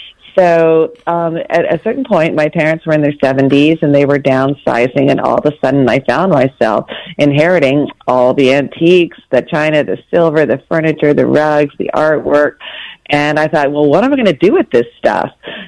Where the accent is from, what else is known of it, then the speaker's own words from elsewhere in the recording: the South, United States; Well, I grew up in the South with grandmothers and great aunts who lived in old houses